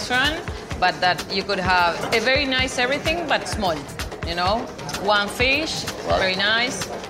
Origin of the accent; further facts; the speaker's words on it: Argentina; I'm from Argentina.